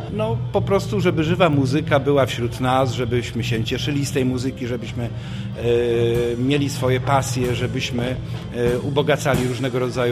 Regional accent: Pomeranian Voivodeship, Poland; ja akurat pochodzę z okolic Kociewia, natomiast tato jest no, rodowitym kociewiakiem

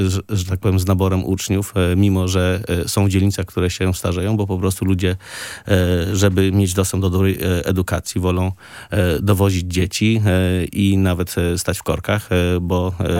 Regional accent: Gorzów Wielkopolski, Lubusz Voivodeship, Poland; dzielnicy, w której ja się wychowałem, w Górze Świętego Maksymiliana.

